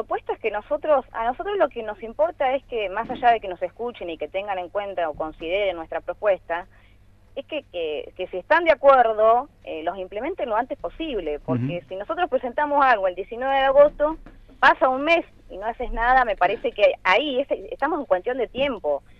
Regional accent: Villalonga, Buenos Aires Province, Argentina; yo no vivo en Villalonga, soy de Villalonga, pero en este momento no estoy viviendo allá. Pero te puedo contar porque tengo a toda mi familia en el pueblo.

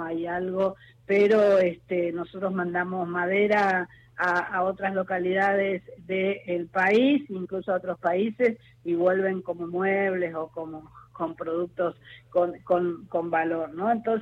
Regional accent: Posadas, Misiones, Argentina; Yo soy de Posadas, soy posadeña, vivo en Posadas

